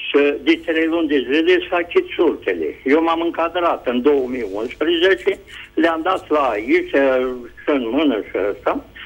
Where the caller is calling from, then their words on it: Vaslui, Vaslui County, Romania; de la Vaslui.